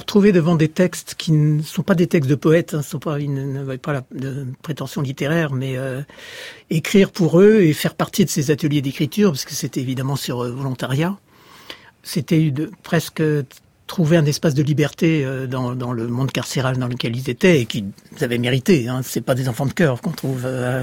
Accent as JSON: {"language": "French", "town": "Rome", "region": "Lazio", "country": "Italy", "tie": "born there", "said": "je suis né à Rome le 21 juin 1948 et je suis compositeur."}